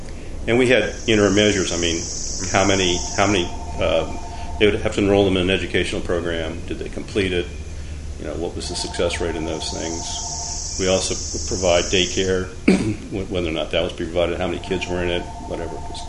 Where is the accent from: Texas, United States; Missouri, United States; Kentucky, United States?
Kentucky, United States; Covington; born there; also born or lived in Northern Virginia; now in Virginia, United States; Well, I was born in Covington, Kentucky, but I never lived there. I was an Army brat, so we moved around quite a bit, and ended up going to high school for 2 years in Northern Virginia